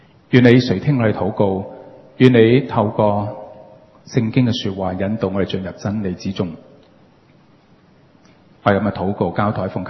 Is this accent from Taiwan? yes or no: no; Hong Kong; 你知不知道我们香港人呢，现在我们参观四川的这个熊猫馆呢